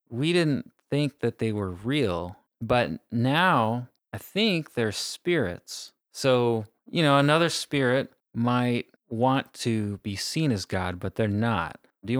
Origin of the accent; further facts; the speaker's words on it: United States; growing up in America